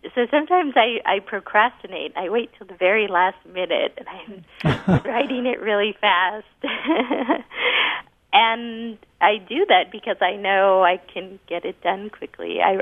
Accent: Los Angeles, California, United States; They would just make fun of my pronunciation because I grew up in Los Angeles.

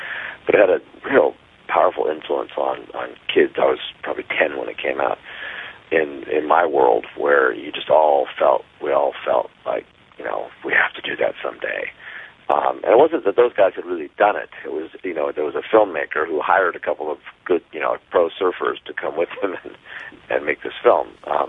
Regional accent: California, United States; also born or lived in Hawaii; I grew up in Southern California in Hawaii, and you know, learned to surf there and traveled a bit as I could.

